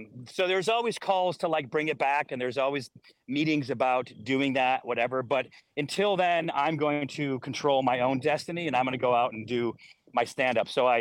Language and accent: English; Syracuse, New York, United States; born or raised there